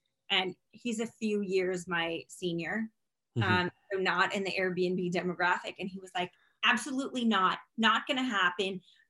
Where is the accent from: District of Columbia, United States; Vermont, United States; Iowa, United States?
Iowa, United States; you know, I'm also from Iowa, where it was where I grew up, we go to Chicago.